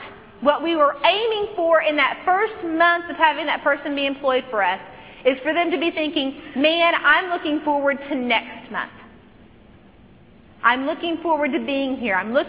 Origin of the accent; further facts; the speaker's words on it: Locust Grove, Oklahoma, United States; Now, in my hometown of Locust Grove, Oklahoma, the local auto mechanic is a guy named Pork Roland.